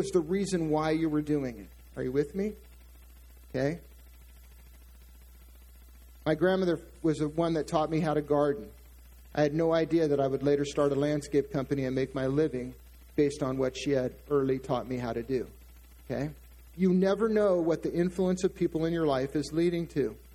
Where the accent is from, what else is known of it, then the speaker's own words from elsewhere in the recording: San Diego, California, United States; And of course, I grew up in San Diego, so we had the benefit of the world-famous San Diego Zoo to go to.